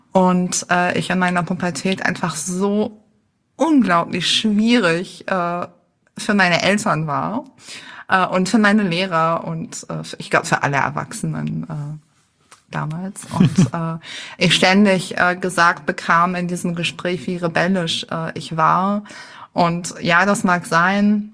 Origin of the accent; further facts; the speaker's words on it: Düsseldorf, North Rhine-Westphalia, Germany; now in Berlin, Germany; Ich bin in Düsseldorf geboren und aufgewachsen. Ich bin sozusagen die typische rheinische Frohnatur, die jetzt in Berlin lebt seit 12 Jahren.